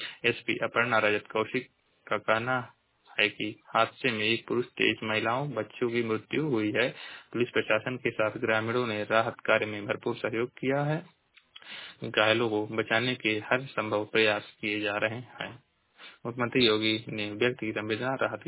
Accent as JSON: {"language": "Hindi", "region": "Uttar Pradesh", "country": "India", "said": "मैं जिला महाराजगंज का निवासी हूँ।"}